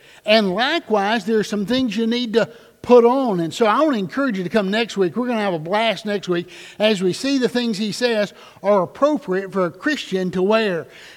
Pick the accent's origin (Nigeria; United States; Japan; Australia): United States; North Carolina; moved away as an adult; I remember when I moved here from North Carolina 27 years ago